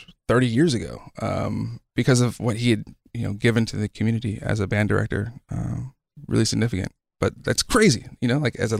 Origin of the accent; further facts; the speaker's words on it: Beaufort, South Carolina, United States; born there; also born or lived in Hawaii; I was born in Beaufort, South Carolina, which is where Parris Island is, which is the Marine Corps boot camp on the East Coast. And we, after a short stint there, moved to Hawaii, and we were there for two tours